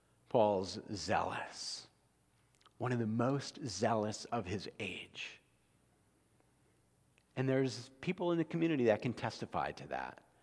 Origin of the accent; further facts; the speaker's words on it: New Jersey, United States; born there; You know, I was born in New Jersey, just out of New York, right?